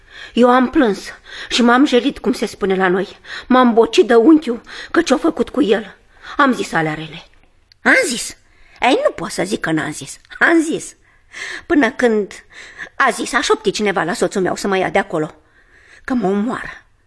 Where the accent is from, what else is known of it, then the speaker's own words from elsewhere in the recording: Domnești, Argeș, Romania; Nu, doamnă. Eu sunt deloc din Domnești.